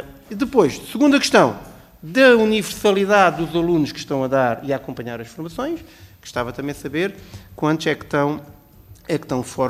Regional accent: Algarve, Portugal; o que nós não queremos, como algarvios

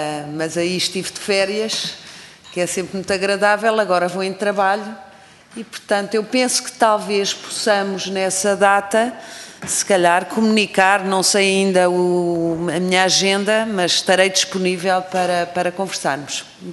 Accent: Mozambique; born there; é conhecido que me ligam laços afetivos a Moçambique, nasci em Moçambique e é sempre com muita alegria que revisito o vosso país e também meu.

